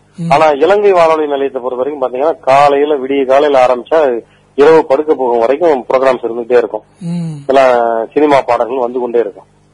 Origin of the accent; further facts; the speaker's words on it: Kumarapalayam, Tamil Nadu, India; born there; சேலம் ஈரோட்டுக்கு நடுவில் குமாரபாளையம், பவானி குமாரபாளையம் அதான் என்னுடைய நான் பிறந்த ஊரு. அந்த ஊர்ல கேக்குறது திருச்சி வானொலி நிலையம் தான் வந்து கேட்கும்.